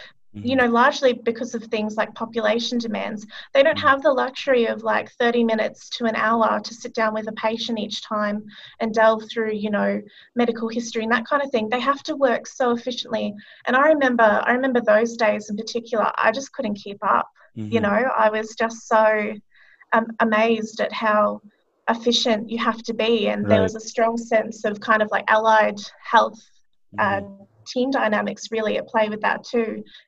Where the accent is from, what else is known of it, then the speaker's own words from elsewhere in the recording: Queensland, Australia; I think I read it recently when I took a flight to my hometown in Queensland.